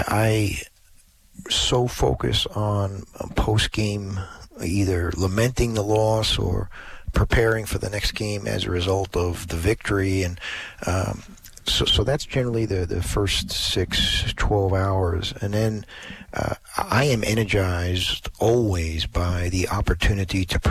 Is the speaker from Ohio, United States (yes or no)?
no; New York, United States; It dates back to growing up in New York when, you know, you grow up in Manhattan, Queens, the Bronx, Staten Island, Brooklyn, Long Island.